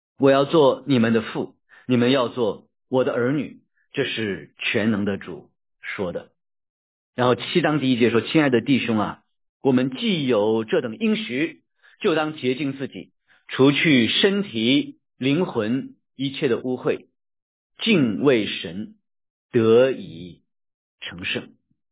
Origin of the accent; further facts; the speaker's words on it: China; 我们中国人讲近朱者赤，近墨者黑